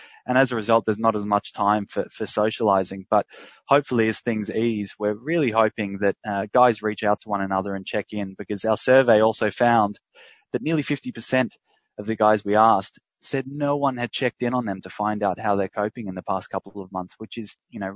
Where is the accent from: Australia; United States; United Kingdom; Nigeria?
Australia; accent: Australian; definitely in Australia, as you can tell by my accent, we have a she'll be right situation